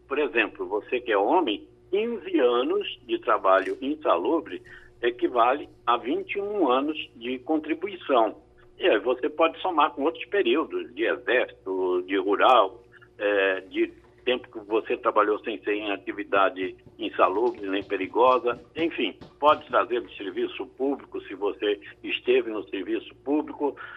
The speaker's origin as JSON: {"language": "Portuguese", "town": "Estrela do Sul", "region": "Minas Gerais", "country": "Brazil", "tie": "born or raised there", "also_born_or_lived": "Uberlândia", "said": "Eu sou de Minas Gerais, eu nasci em Uberlândia, mas fui criado em um lugar chamado Estrela do Sul, que é a terra do garimpo de diamantes"}